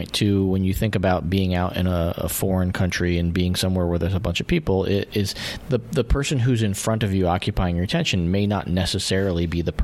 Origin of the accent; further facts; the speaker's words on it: New York, United States; Maybe it's because I come from New York.